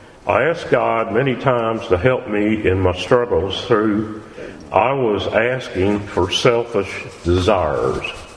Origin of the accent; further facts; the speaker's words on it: Dallas, Texas, United States; I would like to share my life's journey with you. I was born and ra